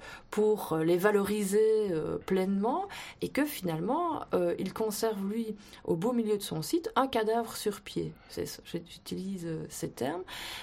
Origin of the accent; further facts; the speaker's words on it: Liège, Wallonia, Belgium; il faut aussi se souvenir, en tant que liégeois, c'est pas mal de le rappeler, parce qu'on quitte rarement Liège pour Charleroi